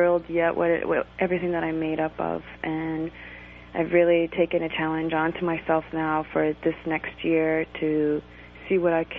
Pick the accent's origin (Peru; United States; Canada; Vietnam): Canada; Bear Island, Ontario; now in Cape Croker, Canada; I'm from Lake Temagami, Bear Island. I'm Temagami Anishinaabe, but I've been living in Cape Croker for the past 5 years now.